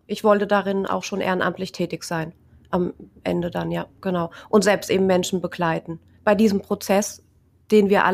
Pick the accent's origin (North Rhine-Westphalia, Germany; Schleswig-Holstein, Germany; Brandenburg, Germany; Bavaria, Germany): Bavaria, Germany; Aschaffenburg; ich komme aus Aschaffenburg